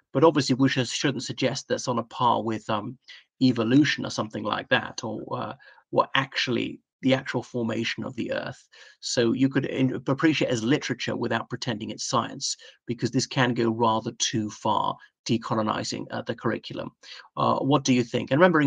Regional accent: Ireland; But, you know, look in Ireland. I'm about as Indigenous Irish as it comes.

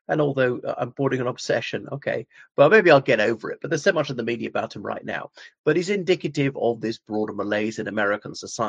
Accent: Ireland; from Ireland

